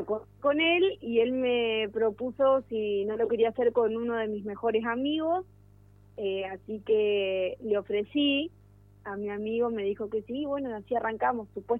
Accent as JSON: {"language": "Spanish", "town": "Gualeguay", "region": "Entre Ríos", "country": "Argentina", "tie": "born there", "said": "Bueno, nací acá en Gualeguay, Entre Ríos. Tengo 28 años. Soy técnica superior en familia y niñez, que estudié en Rosario."}